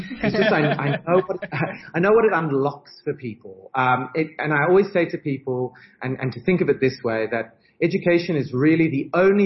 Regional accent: Australia; now in South Africa; I'm originally Australian, but I'm a very, very proud, honorary South African these days.

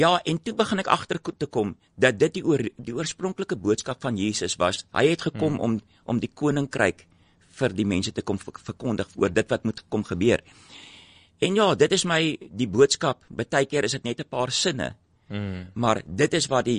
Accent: Epping, Western Cape, South Africa; ek is die oudste van 5 kinders. Ek het groot geword in Epping, en julle allemaal weet waar Epping is, nie Ruitenwag nou nie, die ou Epping.

